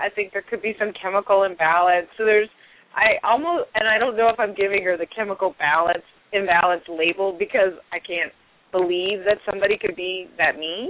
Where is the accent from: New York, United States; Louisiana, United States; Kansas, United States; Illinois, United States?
Louisiana, United States; Thanks for taking my call. I'm from Louisiana.